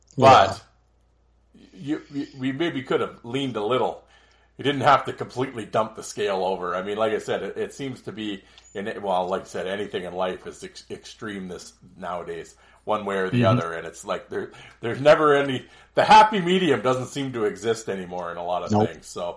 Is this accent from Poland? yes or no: yes; Poland; But no, this is just from the fact that I'm from Poland.